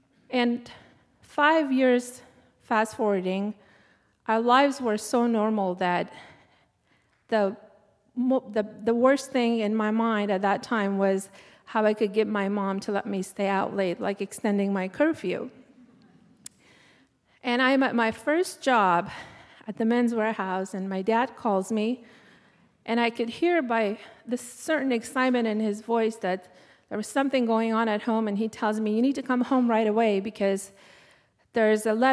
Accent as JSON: {"language": "English", "country": "Afghanistan", "tie": "born or raised there", "said": "I grew up in Afghanistan during the Russian occupation, and as a child, I remember my dad being gone a lot."}